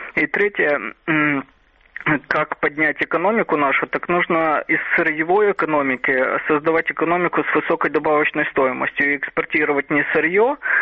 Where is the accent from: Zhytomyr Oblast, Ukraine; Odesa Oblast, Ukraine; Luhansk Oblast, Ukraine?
Odesa Oblast, Ukraine; Odesa; Здравствуйте